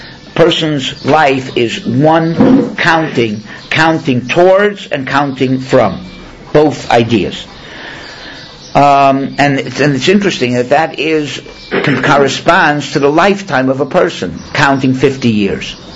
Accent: Miami, Florida, United States; I came from Miami. Grew up in Miami.

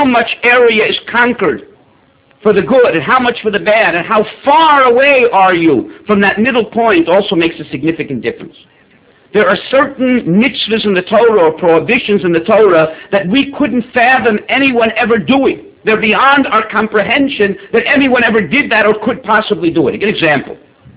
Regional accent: Miami Beach, Florida, United States; now in Moshav Matityahu, Israel; even though I was brought up in Miami Beach, which is not exactly isolated from a secular society.

